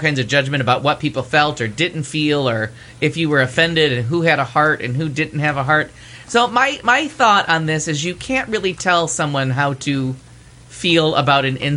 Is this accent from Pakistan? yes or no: yes; Pakistan; Put the research in. I'm Pakistani.